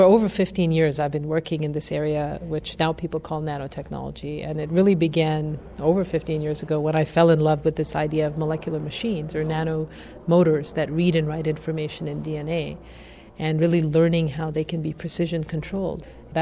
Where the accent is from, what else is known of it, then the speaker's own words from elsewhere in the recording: Mississippi, United States; also born or lived in Massachusetts; Well, I was actually born in America. My parents came from India. As immigrants, I was born in Massachusetts, grew up in rural Mississippi